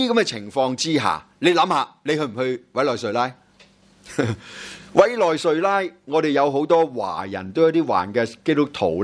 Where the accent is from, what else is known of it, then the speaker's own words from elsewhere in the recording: Guangzhou, Guangdong, China; 一句説話我都好有意思，係我哋即係廣州人，係我哋中國人講噶嘛，得饒人處且饒人